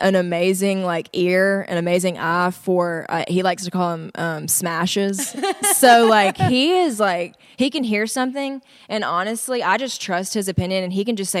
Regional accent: United States; And I was like, well, I'm Native American and like we have a teepee, you know, what about tribe?

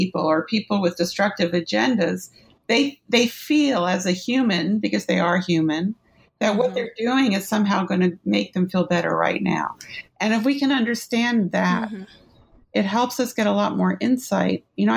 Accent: New York City, New York, United States; born there; I was born in New York City in 1958.

